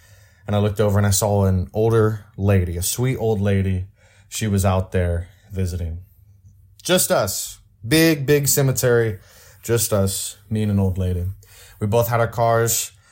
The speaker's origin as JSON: {"language": "English", "town": "Indianapolis", "region": "Indiana", "country": "United States", "tie": "born or raised there", "said": "I can picture in my head a cemetery not far from the place where I grew up on East Washington Street."}